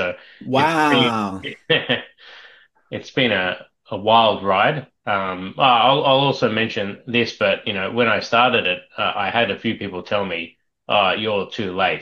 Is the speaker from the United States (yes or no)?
no; Sydney, New South Wales, Australia; So I mean, personally, I grew up in Sydney, Australia, and I've got a finance degree and a law degree